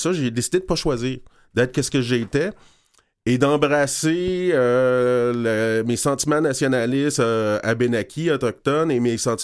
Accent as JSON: {"language": "French", "town": "Val-d'Or", "region": "Quebec", "country": "Canada", "tie": "born or raised there", "said": "j'ai été élevé à Val-d'Or. Oui, je suis allé dans des écoles majoritairement non autochtones, mais la culture autochtone a tout le temps eu une importance dans ma vie."}